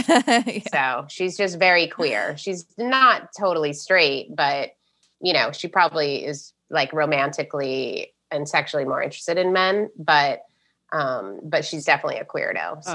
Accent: Ohio, United States; I've always had like a sunny disposition and I am from Ohio

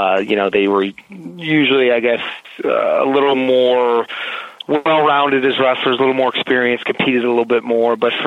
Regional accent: Erie, Pennsylvania, United States; I grew up in Erie, Pennsylvania, which really blue collar upbringing and went to public school there in Erie and, you know, grew up lower middle class.

